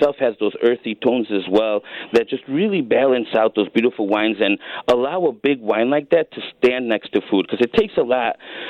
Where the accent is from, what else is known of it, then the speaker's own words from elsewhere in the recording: Chicago, Illinois, United States; also born or lived in Lake Geneva, United States; So I was born in Cook County, grew up around the Foster Clark area.